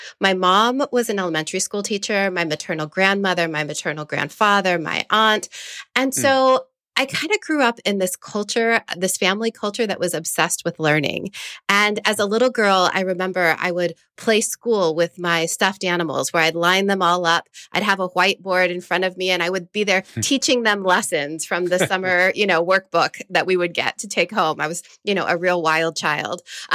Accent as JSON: {"language": "English", "town": "San Antonio", "region": "Texas", "country": "United States", "tie": "born or raised there", "said": "So I grew up bicultural in a working class family in San Antonio"}